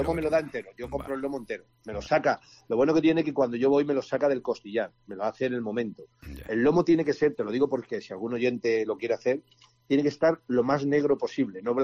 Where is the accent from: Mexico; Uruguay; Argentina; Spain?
Spain; como buenos españoles que somos todos